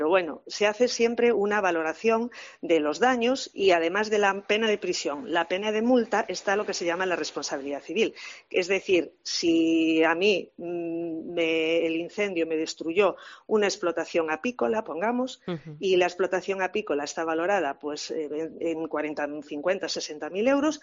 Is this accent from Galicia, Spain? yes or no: yes; Ourense, Galicia, Spain; Soy de Ourense, con lo cual, bueno, pues desgraciadamente puedo decirle que nos llevamos la palma en materia de incendios forestales.